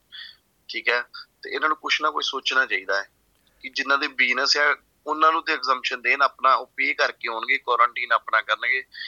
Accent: Amritsar, Punjab, India; now in Australia; ਮੈਂ ਅੰਮ੍ਰਿਤਸਰ ਦਾ ਹਾਂ ਜੀ

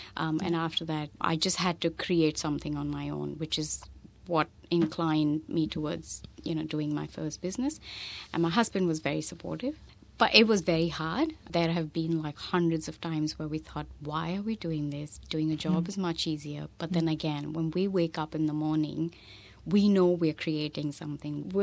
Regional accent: Delhi, India; moved away as an adult; now in Australia; I'm from Delhi and I came to Australia about 10 years ago when I got married to my husband, Gaurav, who was studying here at the time.

